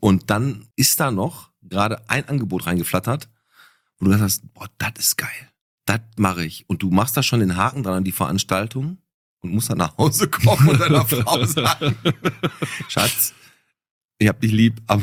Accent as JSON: {"language": "German", "town": "Bottrop", "region": "North Rhine-Westphalia", "country": "Germany", "tie": "born or raised there", "said": "Fand ich als Kind auch immer toll, wenn da bei uns in Fuhlenbrock so Straßenfeste waren."}